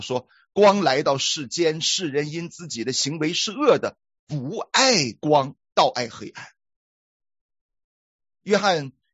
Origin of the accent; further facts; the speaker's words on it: Shandong, China; 那大家知道我是山东人啊，你知道我们山东人有一个饮食习惯啊